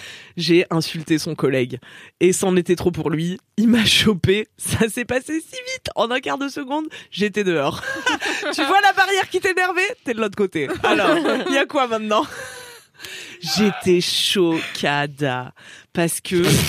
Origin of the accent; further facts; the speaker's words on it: Auvergne-Rhône-Alpes, France; D'Ardèche, oui, merci.